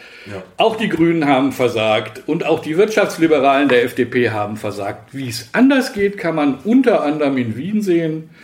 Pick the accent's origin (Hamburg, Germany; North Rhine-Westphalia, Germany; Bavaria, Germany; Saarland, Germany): North Rhine-Westphalia, Germany; Moers; Ich selbst als kleines Kind in Moers am Niederrhein aufgewachsen